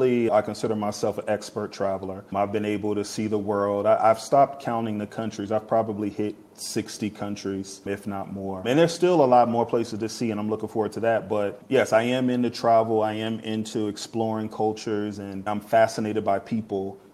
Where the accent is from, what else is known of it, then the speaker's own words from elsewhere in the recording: Chicago, Illinois, United States; And even before that, growing up in Chicago, I was around people who were pan-African, who were pro-black.